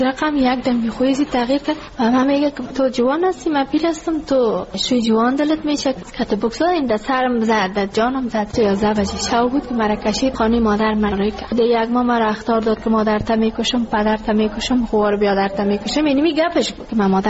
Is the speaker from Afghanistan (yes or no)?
yes; Ghazni, Afghanistan; now in Kabul, Afghanistan; ما کابل آمده از غزنی هستیم